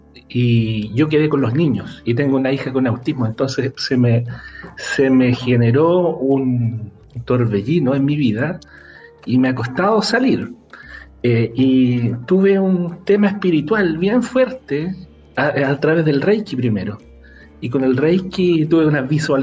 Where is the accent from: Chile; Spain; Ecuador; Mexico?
Chile; Talca, Maule; yo soy de Talca, 250 kilómetros más al sur.